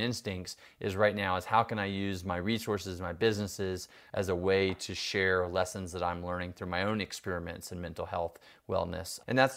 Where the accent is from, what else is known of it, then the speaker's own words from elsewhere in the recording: Jackson Hole, Wyoming, United States; first responders and my hometown in Jackson Hole.